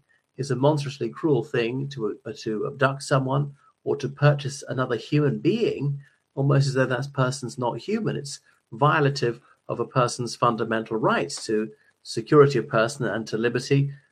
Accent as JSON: {"language": "English", "country": "Ireland", "said": "o everyone … from Ireland."}